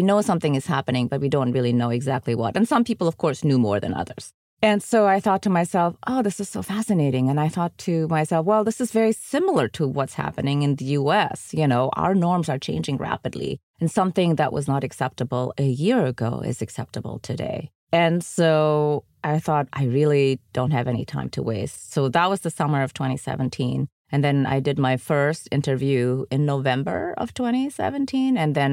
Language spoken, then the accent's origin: English; Germany; So because I grew up in Germany, I go to Germany a lot.